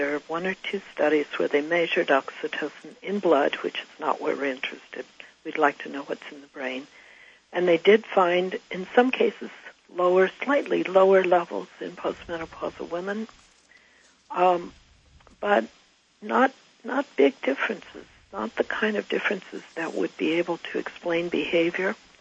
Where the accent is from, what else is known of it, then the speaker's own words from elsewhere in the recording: Midwest, United States; I mean, I grew up in the Midwest in the Bible Belt